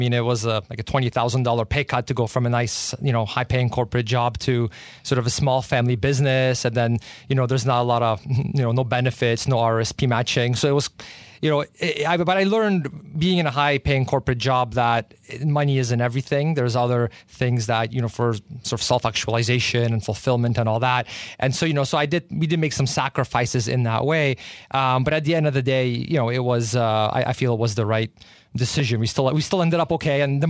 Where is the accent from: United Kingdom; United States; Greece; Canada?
Canada; does this apply to me as a Canadian? We obviously have a different tax system here.